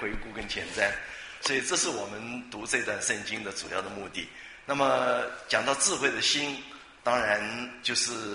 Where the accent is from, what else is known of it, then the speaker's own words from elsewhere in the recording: China; 因为我们中国人的历史的环境的关系哈，所以我们也习惯了那种比较动荡变化那种日子哈